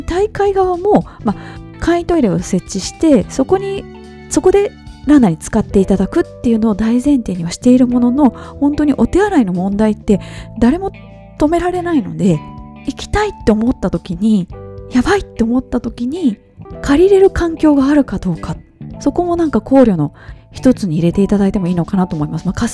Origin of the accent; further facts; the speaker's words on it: Kobe, Hyogo, Japan; 昔神戸マラソン、私の地元の神戸から少し西にちょっと国道2号線っていう国道があるんですけれども、むっちゃくちゃ海沿いの国道でして、